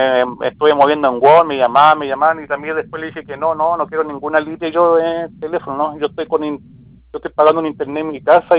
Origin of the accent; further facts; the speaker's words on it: Vicuña, Coquimbo, Chile; yo soy de Vicuña del Valle